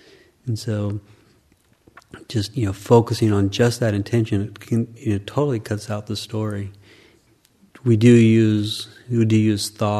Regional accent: Wabash, Indiana, United States; I could be mentioning to people I was from Wabash in a very aggressive way of trying to make people feel uncomfortable

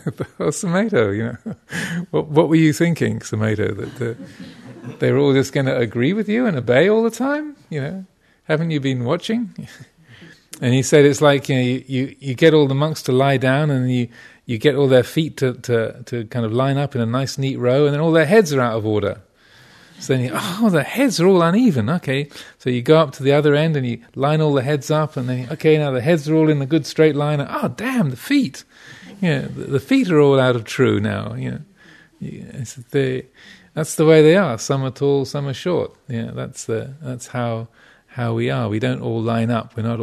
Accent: England, United Kingdom; accent: English; Something that I've said, my obnoxiously English accent, trying to be, I have a problem with being a know-all

